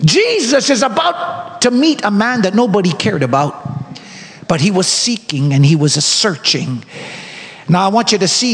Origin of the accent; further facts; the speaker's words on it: Canada; I said, well, my Dino, my dad, we're from Canada, and we're here.